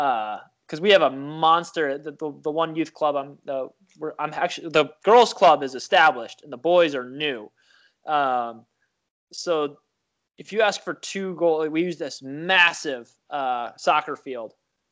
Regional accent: United States; now in Czech Republic; I hate to say it, but I'm American, and that's kind of cool to kids.

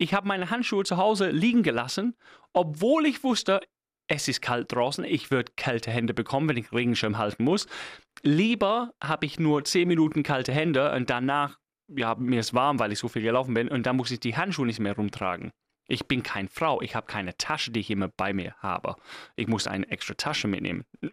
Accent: England, United Kingdom; German is a second language; Vielleicht ist das hier ein Teil von meiner englischen Herkunft. Aber als Engländer, als Kind, als Jugendlicher, ich hatte Klamotten.

